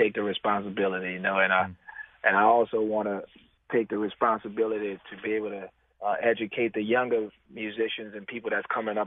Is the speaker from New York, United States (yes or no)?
no; New Orleans, Louisiana, United States; But at the same time, the way I grew up in the Treme, you know, it was almost like a family reunion.